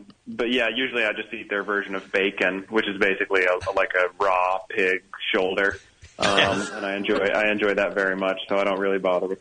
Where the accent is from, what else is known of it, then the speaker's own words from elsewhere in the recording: United States; and I'm American and our show is British